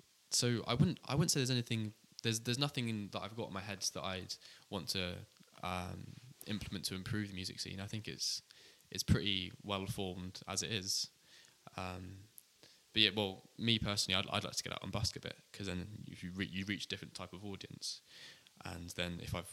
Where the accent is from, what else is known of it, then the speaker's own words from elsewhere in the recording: Exeter, South West England, United Kingdom; So I come from Exeter. It's a town in the southwest of England.